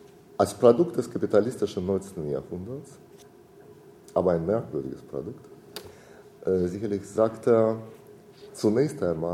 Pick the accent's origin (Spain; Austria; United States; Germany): Germany; Berlin; Ich komme, wie Sie wissen, aus Berlin, wo ich diese Veranstaltungen mache.